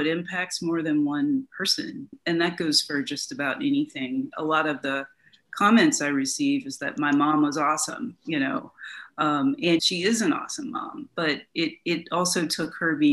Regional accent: the South, United States; And growing up in the South, it was something that you didn't normally talk about outside of your home.

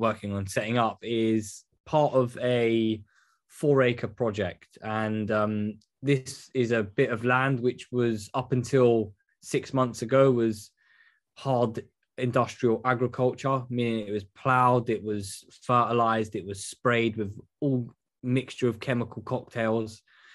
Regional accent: London, United Kingdom; I'm from London, so I'd work in London

